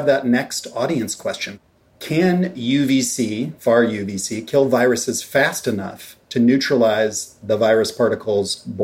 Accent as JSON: {"language": "English", "town": "New York City", "region": "New York", "country": "United States", "said": "I think my top concern as a New Yorker is the subway, which is very indoors."}